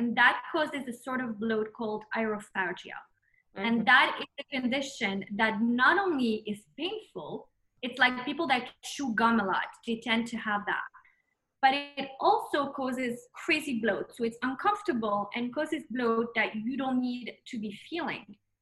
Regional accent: United States; I'm both French and American. One thing that I've always realized growing up in the States, being raised by a French mother, was that she always made a point that inside the house, we should keep the French etiquette going.

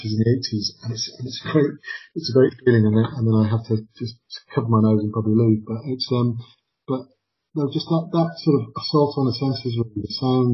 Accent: North West England, United Kingdom; I grew up in Cheshire, and it was, well.

